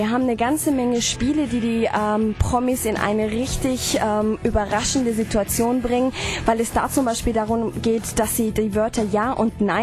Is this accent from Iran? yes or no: yes; Iran; now in Germany; Ich komme ursprünglich aus Persien, also ich bin persischer Preuße. Ich bin 29 Jahre alt und ich fühle mich in Franken pudelwohl.